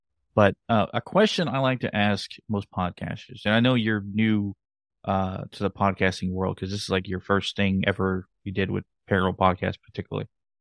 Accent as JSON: {"language": "English", "town": "San Antonio", "region": "Texas", "country": "United States", "lives_now": "North Carolina, United States", "said": "because I'm originally from Texas myself. I live in North Carolina now, originally from San Antonio, Texas."}